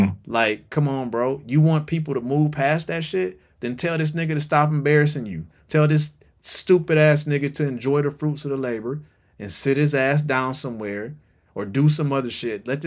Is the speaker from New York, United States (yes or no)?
no; Detroit, Michigan, United States; now in Atlanta, United States; I know I live in Atlanta, man. Don't, I'm from Detroit.